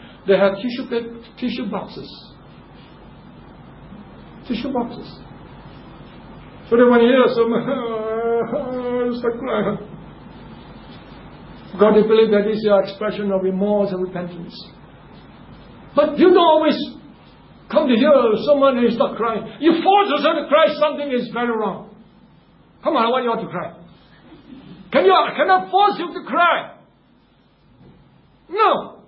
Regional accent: Singapore; I'm Chinese, you know. Are you from China? So now I'm from Singapore.

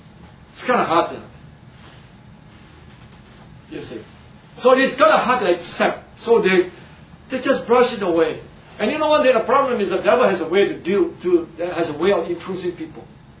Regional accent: Singapore; I live here in Singapore, I'm a Singaporean. But I'm a Choa Chu Kangite.

